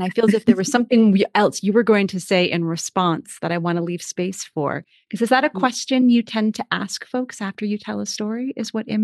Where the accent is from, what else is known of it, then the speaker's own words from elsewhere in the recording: Cape Cod, Massachusetts, United States; I'm a daughter of the ocean. You know, I grew up in Cape Cod, Massachusetts. I am a daughter of the sea in so many ways